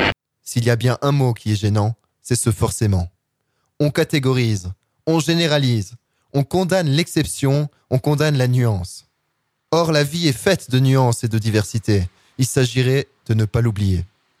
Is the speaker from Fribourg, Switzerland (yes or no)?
no; Geneva, Switzerland; Je suis genevoise d'origine bernoise, mariée à un grec naturalisé suisse.